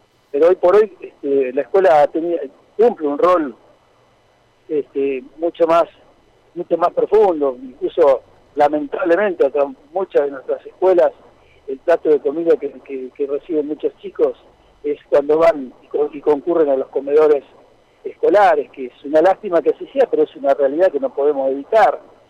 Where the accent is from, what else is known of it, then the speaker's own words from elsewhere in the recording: San Lorenzo, Santa Fe, Argentina; Yo no soy de Rosario, soy de San Lorenzo